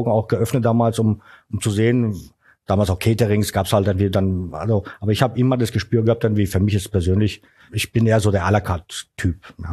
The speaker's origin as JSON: {"language": "German", "town": "Karlsruhe", "region": "Baden-Württemberg", "country": "Germany", "tie": "born there", "said": "Und dann bin ich nach Deutschland 1992 gekommen, nach Karlsruhe, meine Geburtsstadt."}